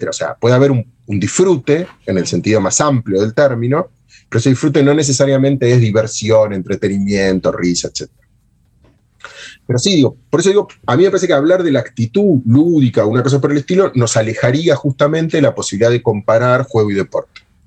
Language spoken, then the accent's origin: Spanish; La Plata, Buenos Aires Province, Argentina; yo soy de La Plata, ¿no? Yo vivo en la ciudad de La Plata, en una ciudad de la Argentina, que es una ciudad de 700.000 habitantes, 600.000 habitantes.